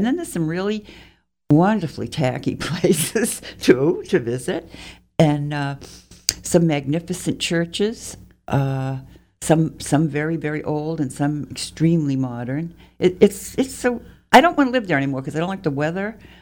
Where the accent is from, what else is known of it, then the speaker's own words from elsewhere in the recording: Salem, Massachusetts, United States; born there; I knew a little bit about witchcraft because I was born in Salem.